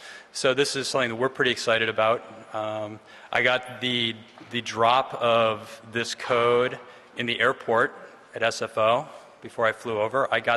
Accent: United States; as an American, I don't speak any other languages.

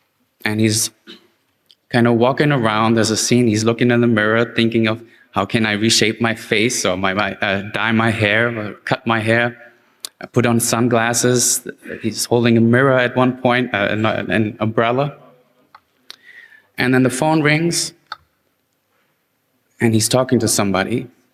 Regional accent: Hamburg, Germany; I'm from here. I was born in Hamburg, spent most of my life here, and then I went out into the world.

